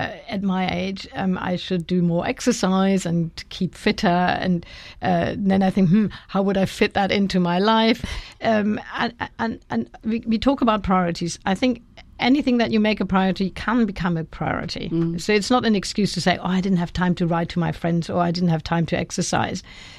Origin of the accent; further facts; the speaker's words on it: Germany; In other countries, like where I come from Germany, your local politicians are much better known than the national politicians.